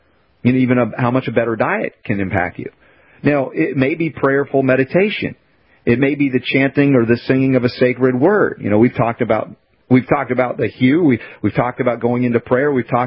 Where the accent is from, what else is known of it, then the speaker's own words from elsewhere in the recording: United States; things that were foreign to me growing up in America.